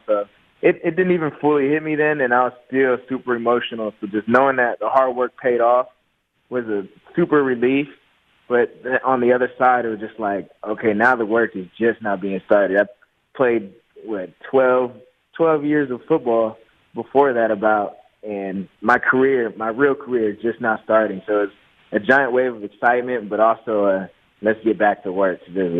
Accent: California, United States; And I'm from Southern California, so it was always a big old rivalry of, oh, SoCal has better athletes, NorCal is better in food

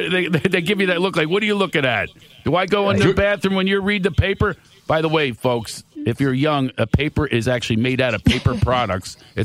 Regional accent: Philadelphia, Pennsylvania, United States; I just want to tell you, I'm from Philadelphia in a corner cracking homeless.

